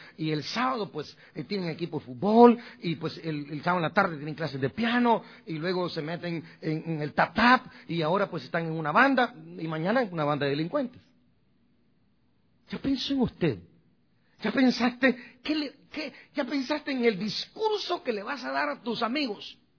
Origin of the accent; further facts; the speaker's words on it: Guatemala; Sí, yo como soy guatemalteco, a mí no me importa esa palabra, ¿verdad?